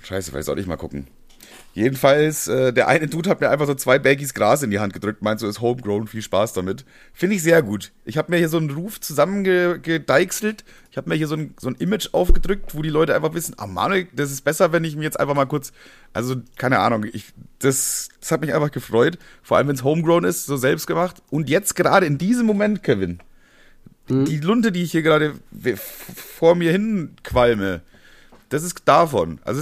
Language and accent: German; Bavaria, Germany; ich bin ja eigentlich Urbayer. Ich bin in Bayern geboren, in einem kleinen Dorf, bin da aufgewachsen und alles, bin mit 18 in die nächste größere bayerische Dorfstadt, ist eigentlich fast eine Dorfstadt gezogen. Und meine ganze Kindheit und so war halt bayerisch geprägt.